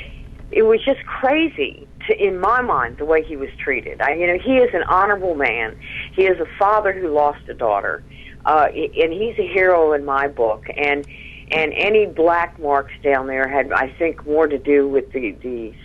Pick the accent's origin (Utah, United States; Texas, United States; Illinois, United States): Texas, United States; I mean, I'm a Texan, you know?